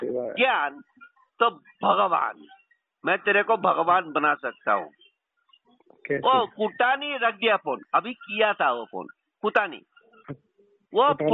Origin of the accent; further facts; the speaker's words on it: Guwahati, Assam, India; Guwahati.